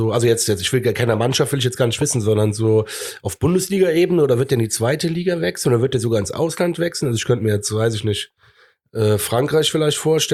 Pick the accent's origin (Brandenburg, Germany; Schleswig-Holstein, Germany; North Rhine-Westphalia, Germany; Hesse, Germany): North Rhine-Westphalia, Germany; Cologne; Aber so bekloppt sind wir Kölner ja.